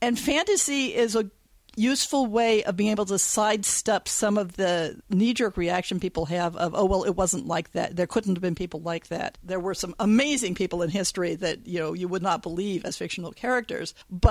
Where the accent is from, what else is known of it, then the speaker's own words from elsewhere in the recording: California, United States; That's correct. I'm from California.